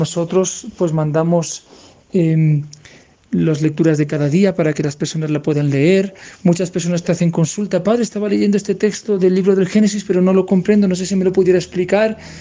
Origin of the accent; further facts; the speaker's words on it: Spain; moved away as an adult; now in Bogotá, Colombia; Soy español, llevo 14 años en Colombia, me he formado aquí para la misión y estoy en una parroquia llamada Santa Teresa de los Andes, ubicada en Bogotá, en la zona de Ciudad Bolívar, en Arborizadora Alta, sector grupos.